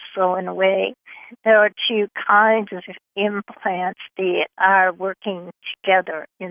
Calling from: Rochester, Minnesota, United States; No. This is Minnesota.

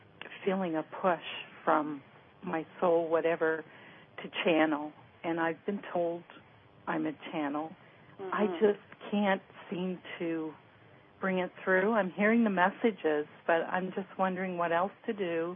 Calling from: Canada

